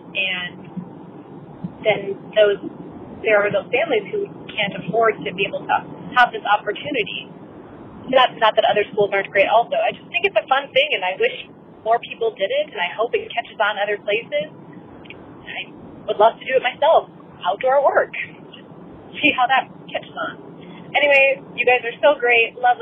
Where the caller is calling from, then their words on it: Seattle, Washington, United States; I'm calling from Seattle, Washington.